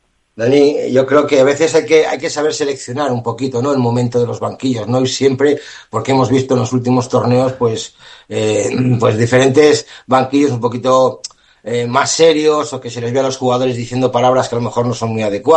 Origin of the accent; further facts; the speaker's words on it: Spain; somos españoles